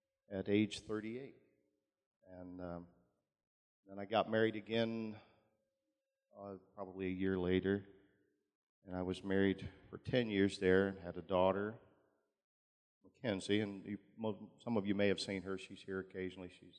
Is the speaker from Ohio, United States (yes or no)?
yes; Zanesville, Ohio, United States; I was born in Zanesville way back in February of 1960 to … both of Zanesville, and they still reside in Zanesville.